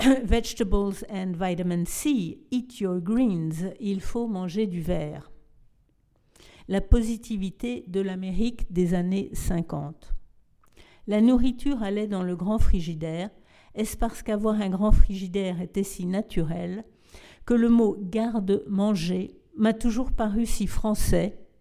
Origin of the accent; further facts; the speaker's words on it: Paris, Île-de-France, France; also born or lived in Brooklyn; Je suis née à Brooklyn, j'ai été élevée à Paris.